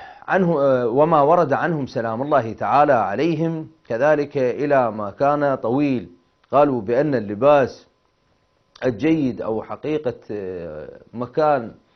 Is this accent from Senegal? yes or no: no; Iraq; وهذا ما يكون نادر عندنا في العراق لأن أيام الحر أيام صعيبة ربما